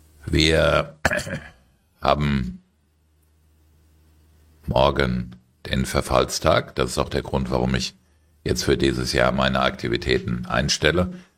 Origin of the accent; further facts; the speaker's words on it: Germany; und wir als Deutsche, die meisten von uns können sich Gott sei Dank nicht erinnern, weil so alt sind wir nicht